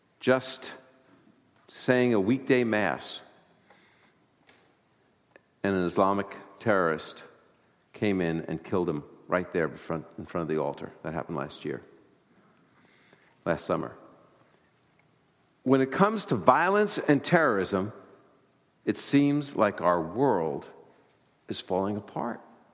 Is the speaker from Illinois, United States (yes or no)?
yes; Chicago, Illinois, United States; I'm from Chicago for the last 24 years, and this past year, we had 752 murders in the city of Chicago.